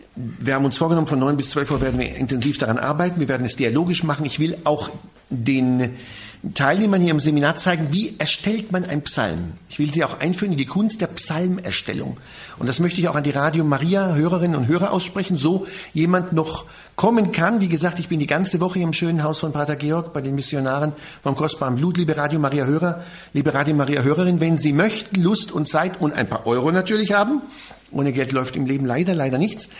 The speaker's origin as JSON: {"language": "German", "town": "Jerusalem", "region": "Jerusalem District", "country": "Israel", "tie": "born or raised there", "first_language": "Hebrew", "second_language": "German", "said": "Ich bin in Israel aufgewachsen, in Jerusalem geboren, in Jerusalem zur Schule gegangen"}